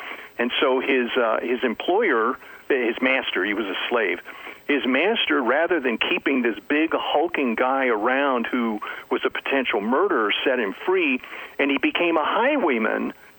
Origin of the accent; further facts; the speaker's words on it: Dallas, Texas, United States; I grew up Catholic. I was born and raised in Dallas, surrounded by Southern Baptists telling me I was going to go to hell because I was a Catholic.